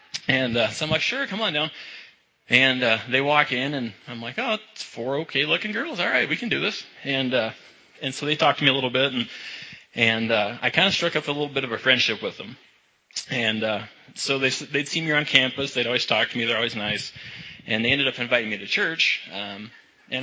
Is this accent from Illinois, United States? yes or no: no; Halsey, Nebraska, United States; But I grew up in Halsey, Nebraska. Anybody know where that is? Yeah, it's a beautiful place.